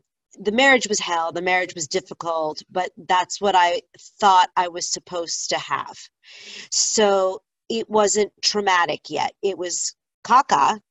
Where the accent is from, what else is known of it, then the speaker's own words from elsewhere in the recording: Hollywood, California, United States; And I am originally from Hollywood, California, believe it or not, a true native.